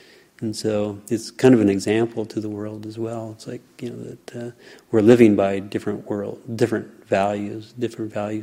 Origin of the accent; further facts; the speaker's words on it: Indiana, United States; I grew up in Indiana, so I just couldn't tomorrow to say, okay, I'm moving back to Indiana and I'm going to start a monastery.